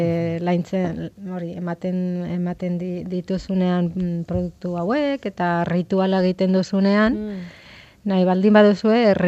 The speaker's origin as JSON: {"language": "Basque", "town": "Pamplona", "region": "Navarre", "country": "Spain", "said": "ni Iruñakoa naiz, baina ama Gipuzkoarra, Azkoiteakoa"}